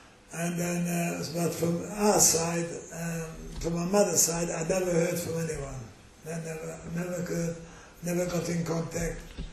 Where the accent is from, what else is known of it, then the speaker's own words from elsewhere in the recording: Romania; moved away; Right, as Rabbi said, I was born in Romania, in a very Hasidic family. I had long pious as a kid, brought up very Hasidic way.